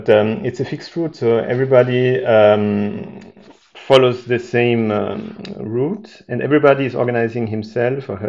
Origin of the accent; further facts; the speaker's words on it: Austria; English is a second language; now in Paris, France; I'm living in Paris since over 20 years now. Originally, I'm from Austria